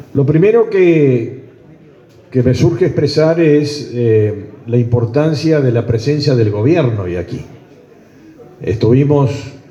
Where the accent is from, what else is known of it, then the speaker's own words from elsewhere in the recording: Uruguay; born there; also born or lived in Brazil; luego de muchos años en Brasil yo me vine a Uruguay. Volví a Uruguay, después nací acá en Uruguay, pero me fui a Brasil unos cuantos años, retornando en la década del 90